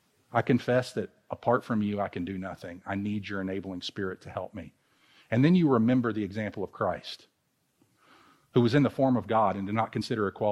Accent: Louisville, Kentucky, United States; I'm from Louisville. I can't help it.

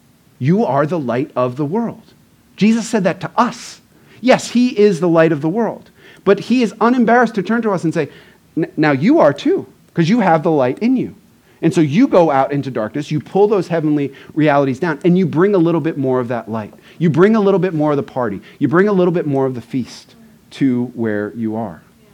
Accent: Long Island, New York, United States; I grew up on Long Island, where sweet 16s were, you know, nicer than the vast majority of weddings that exist in the world

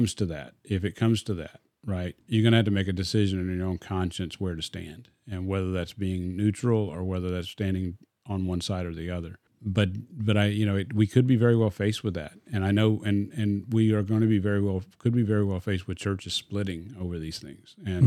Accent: Arkansas, United States; moved away; It's funny, I'm from Arkansas, but he actually came.

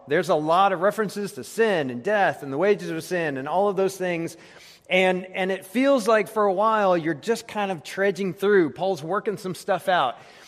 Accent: Colorado Springs, Colorado, United States; now in Houston, United States; now I live in Houston. I'm originally from Colorado, Colorado Springs.

